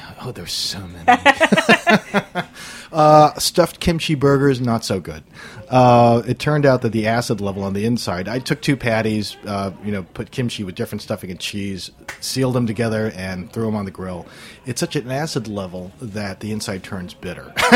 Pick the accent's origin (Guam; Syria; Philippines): Guam; born or raised there